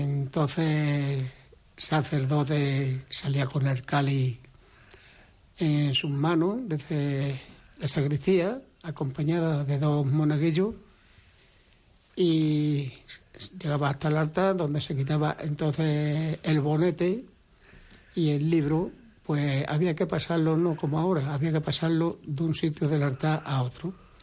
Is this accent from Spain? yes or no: yes; Zafra, Extremadura, Spain; now in Catalonia, Spain; yo como extremeño, como pacense, pues estoy muy orgulloso de mi pueblo, en que llevo 45 años en Cataluña, pero mi tierra la he hecho mucho de menos.